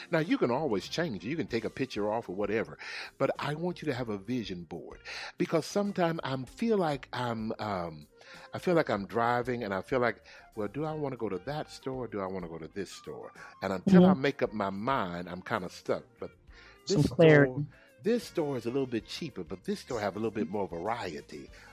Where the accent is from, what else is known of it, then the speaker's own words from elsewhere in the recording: Texas, United States; Now, you know, Texas is my home. That's my home state.